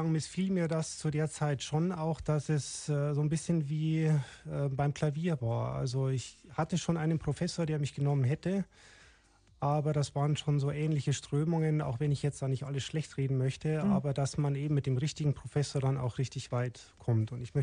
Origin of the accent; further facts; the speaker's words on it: Landau an der Isar, Bavaria, Germany; also born or lived in Landshut; 2 Wochen im Wärmebettchen und dann rüber nach Landau an der Isar, wo ich ja dann ja auch groß geworden bin.